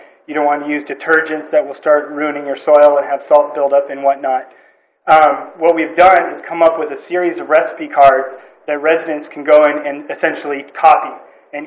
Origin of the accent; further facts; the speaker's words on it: Atascadero, California, United States; from Atascadero, California, representing Slo Green Build here today.